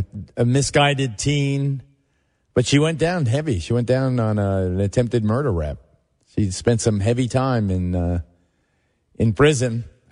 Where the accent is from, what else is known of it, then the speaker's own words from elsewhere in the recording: Williamsburg, New York, United States; also born or lived in West Babylon; which is an expression I used as a kid growing up in Williamsburg and West Babylon.